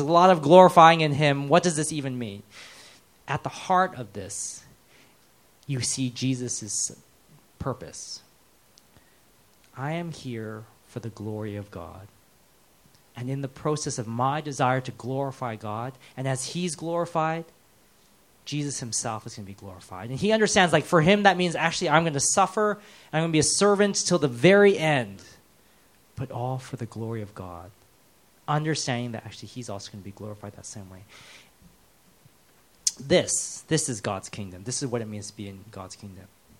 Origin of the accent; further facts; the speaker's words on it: United States; Oh, because I'm from America